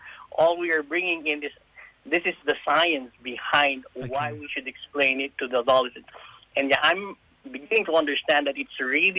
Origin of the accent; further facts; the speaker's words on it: Philippines; now in Australia; Yeah, I'm from the Philippines. We came here like 4 years ago.